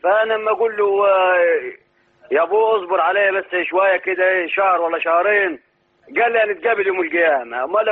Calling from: Jordan; معك من الأردن يا شيخ

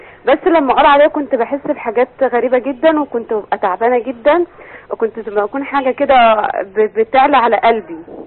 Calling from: Beni Suef, Beni Suef Governorate, Egypt; من بني سويف

